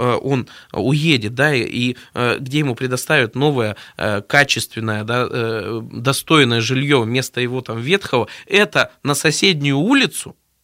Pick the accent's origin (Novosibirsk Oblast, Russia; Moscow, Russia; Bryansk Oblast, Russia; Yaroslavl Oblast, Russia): Novosibirsk Oblast, Russia; Novosibirsk; also born or lived in Kuzbass; Но я вообще родился, вырос в Новосибирске. Но после университета я переехал в Кузбасс и долгие 9 лет там прожил. Из-за болезни родителей, в первую очередь, вернулся в родной Новосибирск.